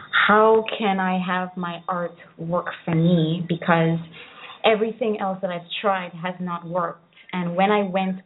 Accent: St. Lucia; also born or lived in St. Martin; No. I was born in St. Martin, and I had a lot of fun. I had lots of friends. But when I went to St. Lucia at the age of 6 going on 7

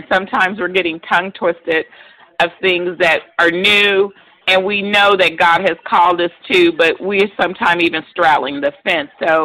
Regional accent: Los Angeles, California, United States; However, I was born and raised in California. I mean, in California, we know that. But I was going to say Southern California, L.A. area.

